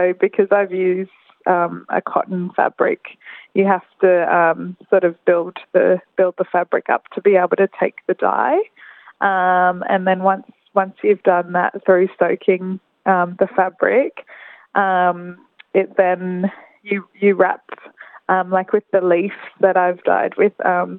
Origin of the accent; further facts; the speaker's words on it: Queensland, Australia; So I'm from Quandamooka country, which is just off, pretty close to Brisbane.